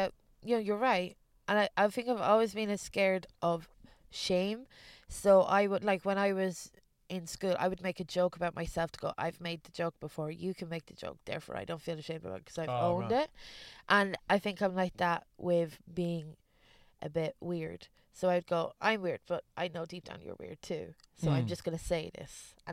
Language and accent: English; Ballymore, Ireland; also born or lived in London / East Germany; My place is Ballymore, a village in the middle of Ireland. But like, I was born in London and I moved. My dad's a builder. So when I was a kid, we moved from London to East Germany to Ireland, back to London again.